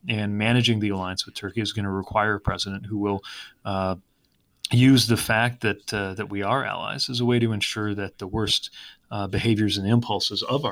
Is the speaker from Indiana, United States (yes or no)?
yes; Indiana, United States; I'm from Indiana, which is the home state of Dick Lugar